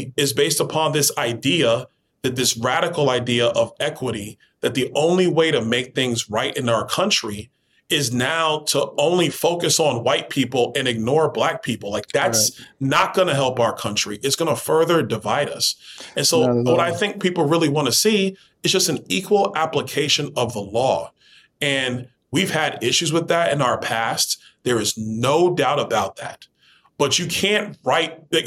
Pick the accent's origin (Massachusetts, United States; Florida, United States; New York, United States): New York, United States; Brooklyn; Because, you know, I grew up in Brooklyn, New York.